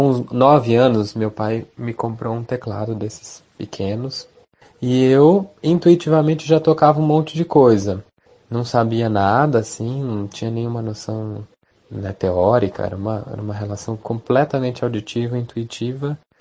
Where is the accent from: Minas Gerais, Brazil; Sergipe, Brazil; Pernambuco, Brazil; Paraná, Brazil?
Minas Gerais, Brazil; Mas se eu tivesse ali na minha terrinha, lá em Minas, né